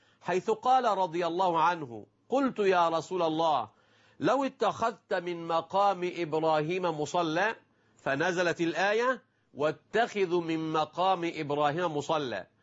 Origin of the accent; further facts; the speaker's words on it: Egypt; وليسمع المشاهدون أيضا عندنا في مصر